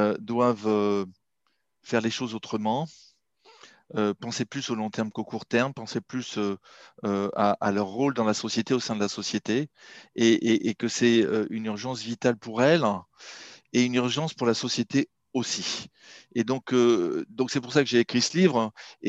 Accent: Marseille, Provence-Alpes-Côte d'Azur, France; also born or lived in Paris / Shanghai, China / London, United Kingdom; moi je suis marseillais d'origine, j'ai commencé à travailler à Paris après avoir fait des études à Aix-en-Provence, j'ai travaillé donc à Paris, puis à Marseille, puis à Shanghai en Chine en 1997, puis dans la Silicon Valley, je suis revenu en Europe

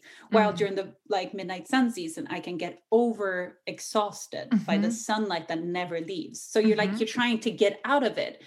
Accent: Ireland; accent: Irish; also born or lived in Gothenburg, Sweden / Australia / England; now in Svalbard, Norway; So before this, I moved from Gothenburg, but I kind of grew up living in Ireland for a few years. So you'll hear a hint of Irish. I actually usually had like a super thick Irish accent, but it faded over the years.

